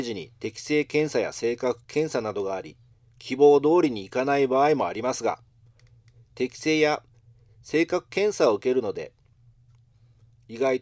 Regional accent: Okinawa, Japan; 自衛官の父が沖縄勤務していたので、子どもの頃も沖縄に住んでいたんですよ。

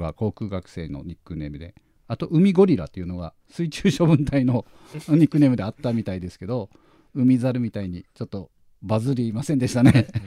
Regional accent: Nagasaki, Japan; まあ私は長崎出身ですが、なかなか帰省できなくて、帰省した際も長崎の美味しいものを堪能しています

